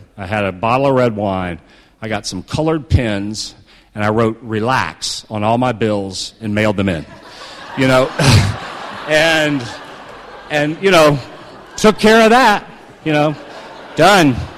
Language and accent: English; the South, United States; You know, growing up in the South, being, you know, having my background